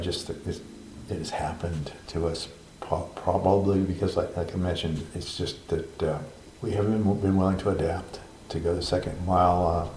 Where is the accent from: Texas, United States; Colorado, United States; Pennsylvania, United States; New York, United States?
Pennsylvania, United States; Meadville; I can remember growing up in Meadville